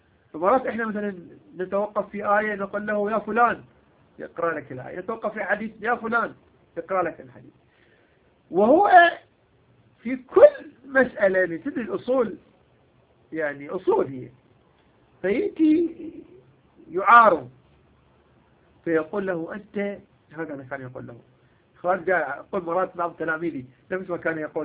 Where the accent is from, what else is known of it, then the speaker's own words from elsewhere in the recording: Iraq; جايب وياي مثلا من بلدي العراق